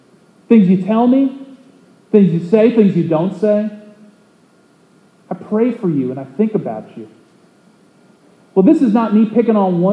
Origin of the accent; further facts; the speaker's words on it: Keokuk, Iowa, United States; The first job I ever had was at a little plant on the outskirts of my hometown in Keokuk, Iowa.